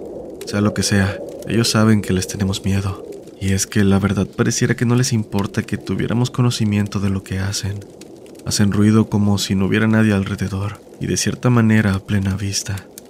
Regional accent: San Pedro, Dominican Republic; Hola comunidad, soy de República Dominicana. … actualmente vivo en la ciudad de La Romana. Recuerdo que durante mi infancia viví en San Pedro, en una casa grande de madera

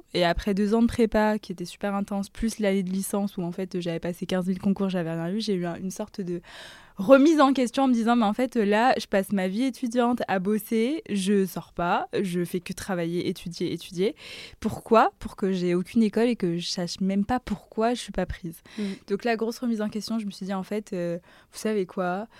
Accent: Guadeloupe; moved away as an adult; now in France; je viens de la Guadeloupe, donc c'est la première fois que j'ai ressenti vraiment un choc un peu culturel.

